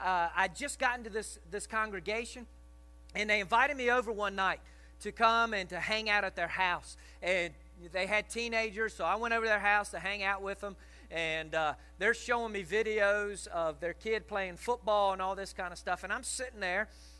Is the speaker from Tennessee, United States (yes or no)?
no; Virginia, United States; I grew up in Tidewater, Virginia, and going to the Hampton Coliseum as a boy and watching the circus.